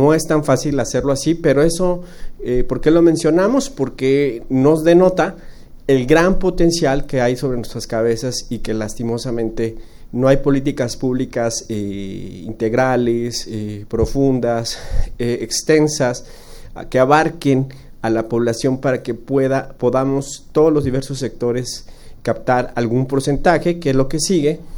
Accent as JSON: {"language": "Spanish", "town": "Guadalajara", "region": "Jalisco", "country": "Mexico", "said": "Es responsabilidad de nosotros como tapatíos el ejercer una gestión eficiente, sustentable del agua."}